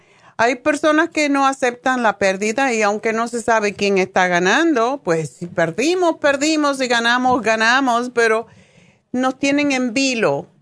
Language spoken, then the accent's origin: Spanish; Cuba; moved away; en mi caso personal, ¿por qué me fui de Cuba? Es porque tenía temores, igual como está pasando ahora. Entonces, yo digo, bueno, me vine aquí buscando la paz